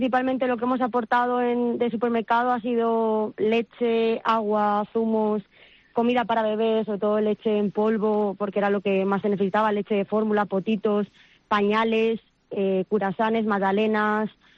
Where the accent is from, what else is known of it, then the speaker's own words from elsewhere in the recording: Valencian Community, Spain; now in Almería, Spain; Yo soy valenciana, pero al final Almería es mi ciudad ahora mismo, donde llevamos tiempo viviendo